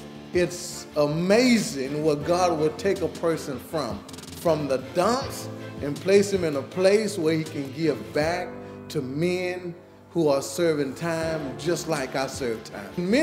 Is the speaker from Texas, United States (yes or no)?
yes; Crosby, Texas, United States; I was born and raised in Crosby, Texas, in a family of 12, and I was the youngest.